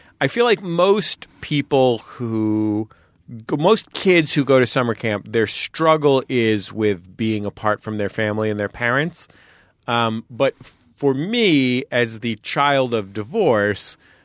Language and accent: English; San Francisco, California, United States; I'm from San Francisco.